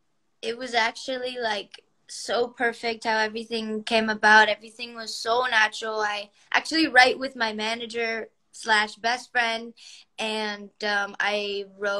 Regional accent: California, United States; Yeah, I'm so proud that I'm from the Bay, and everybody who's from the Bay is very proud.

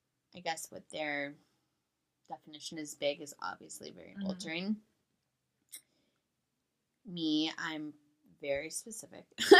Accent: Santa Cruz, California, United States; we grew up in Santa Cruz, California. We're, to say the least, I have a weird ass name.

